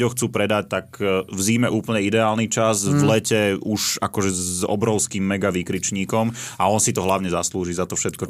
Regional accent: Malacky, Bratislava Region, Slovakia; My u nás v Malackách poštár.

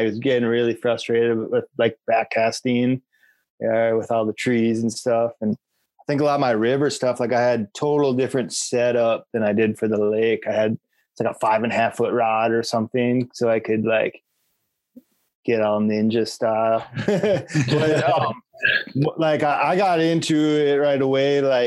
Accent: Minnesota, United States; But I grew up in Minnesota, and as soon as I caught like my first 5-pound bass, I was a bass fisherman.

